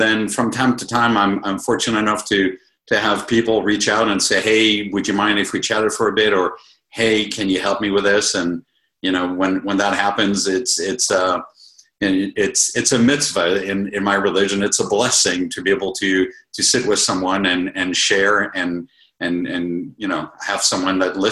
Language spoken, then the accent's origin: English; Côte d’Ivoire; I grew up in West Africa, in the Ivory Coast. And life there was extremely privileged.